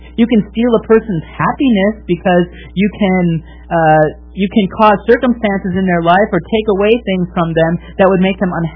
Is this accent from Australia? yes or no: no; Wisconsin, United States; my favorite hometown, I grew up in Wisconsin, so my football team, NFL team, I follow is the Green Bay Packers.